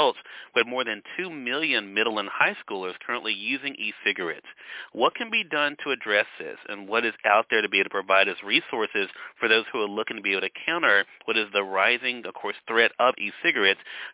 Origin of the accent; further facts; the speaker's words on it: Mississippi, United States; We see a lot of that here in my home state of Mississippi when it comes to commercials.